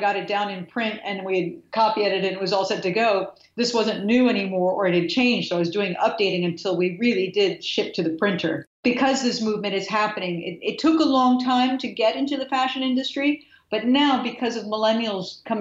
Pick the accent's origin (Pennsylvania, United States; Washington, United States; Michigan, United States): Pennsylvania, United States; I grew up near the Amish area of Pennsylvania, so we had one, but it was a rare thing in America.